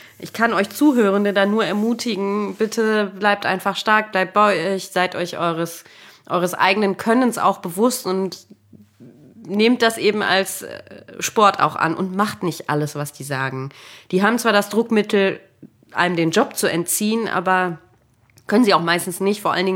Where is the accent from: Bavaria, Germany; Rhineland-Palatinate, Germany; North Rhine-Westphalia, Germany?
Bavaria, Germany; Munich; born there; mein Vater ist Oboist und ich bin in München geboren.